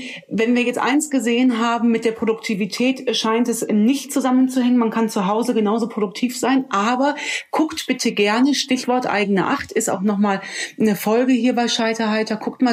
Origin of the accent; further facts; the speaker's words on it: North Rhine-Westphalia, Germany; Als Rheinländerin spreche ich hier mit einem Hamburger.